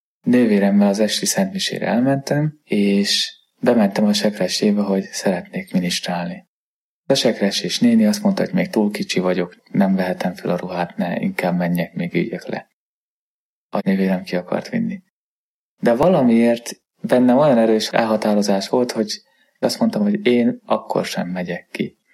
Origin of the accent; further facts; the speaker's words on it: Göd, Pest, Hungary; Gödről származom. Édesanyám meg édesapám is pedagógus. Egészen kisgyermek voltam, amikor édesanyámékhoz kerültem, hiszen engem örökbe fogadtak.